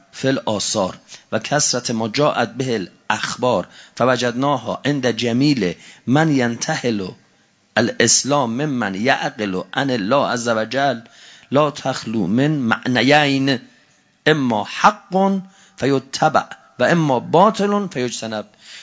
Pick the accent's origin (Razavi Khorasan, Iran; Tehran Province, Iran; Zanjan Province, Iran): Tehran Province, Iran; Tehran; ما که تهرانیم.